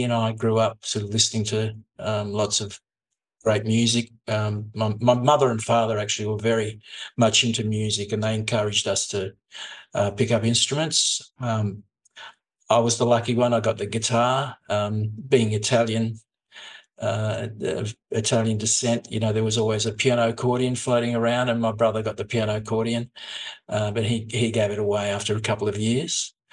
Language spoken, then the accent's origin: English; Australia; born there; Italian origin, and my mother came out a couple of years later, and I was born here in Australia